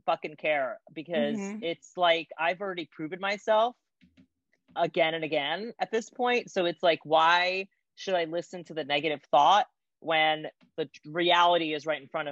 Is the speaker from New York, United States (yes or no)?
yes; Brooklyn, New York, United States; And I'm like, no, I am. I'm from Brooklyn. I get very heated about it.